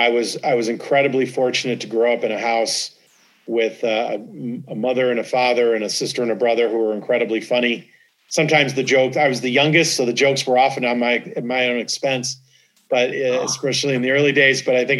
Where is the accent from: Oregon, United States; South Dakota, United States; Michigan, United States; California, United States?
Michigan, United States; Detroit; Well, I grew up in the Detroit area of in Michigan.